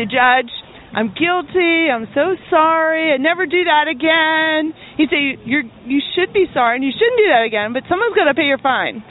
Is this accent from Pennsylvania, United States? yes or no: yes; Pittsburgh, Pennsylvania, United States; You know what, I am from Pittsburgh, so the Steelers, they do steal, so, all right.